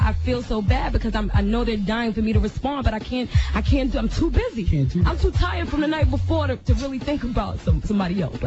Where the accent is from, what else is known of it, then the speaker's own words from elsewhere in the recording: Brooklyn, New York, United States; I'm from Brooklyn.